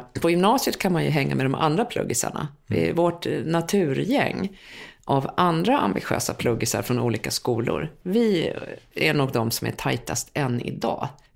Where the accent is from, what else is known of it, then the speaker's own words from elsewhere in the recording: Sweden; born there; first language Swedish; Och vi längtade alltid i Sverige när vi bodde utomlands. Men lite konstigt är det att vara... Ja, jag är född i Sverige och svenska som modersmål och allting.